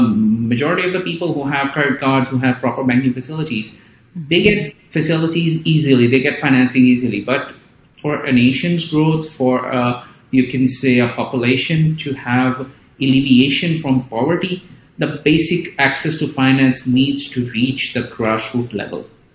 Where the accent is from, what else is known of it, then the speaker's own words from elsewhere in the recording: Lahore, Punjab, Pakistan; English is a second language; So I basically grew up here in my hometown, Lahore.